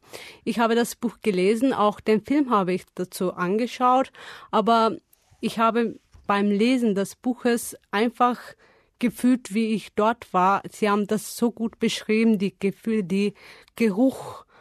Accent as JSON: {"language": "German", "country": "Turkey", "second_language": "German", "said": "Ich komme aus der Türkei. Ich bin geboren im Jahr 1982."}